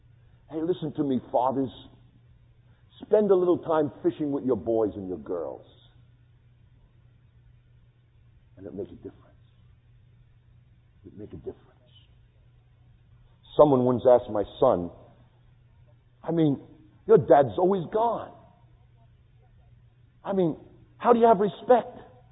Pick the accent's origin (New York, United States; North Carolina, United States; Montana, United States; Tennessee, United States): New York, United States; Brooklyn; the child growing up in Brooklyn, was an alcoholic dad.